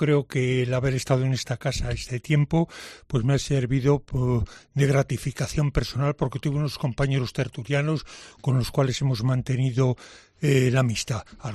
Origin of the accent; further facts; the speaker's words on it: Zamora, Castile and León, Spain; que se note que somos de Zamora